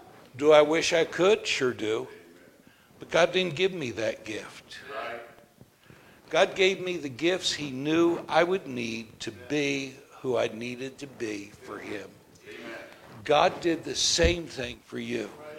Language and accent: English; Pennsylvania, United States; My hometown, the main city, is down on the Delaware River. And the Lehigh River comes in and intersects, and the Bushkill Creek comes in and intersects the Delaware River, and the city's kind of built in the middle, and the whole area was known as the Forks of the Delaware.